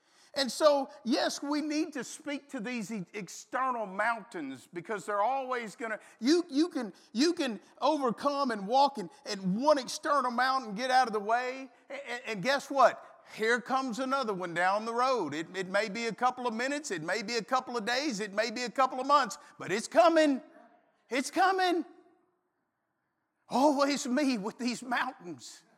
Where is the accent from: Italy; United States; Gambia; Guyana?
United States; Louisiana; I'm from South Louisiana. We live in Oklahoma now, but I'm from South Louisiana, my wife and I both.